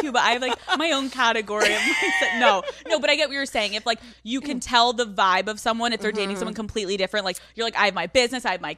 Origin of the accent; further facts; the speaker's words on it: Northeast, United States; I'm from the Northeast.